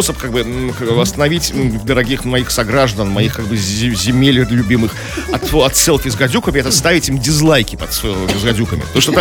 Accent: Belarus; Мы, белорусы

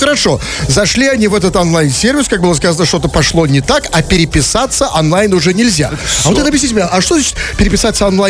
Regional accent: Russia; Вот как бы вроде я и россиянин, и русский

